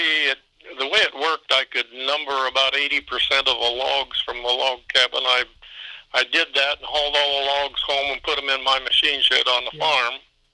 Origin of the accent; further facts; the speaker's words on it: Ipava, Illinois, United States; All I know about Camp Ellis is that I grew up in Ipava